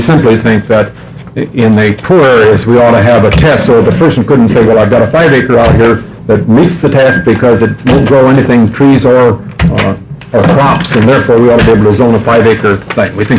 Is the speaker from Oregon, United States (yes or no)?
yes; Oregon, United States; I'm a farmer from Linn County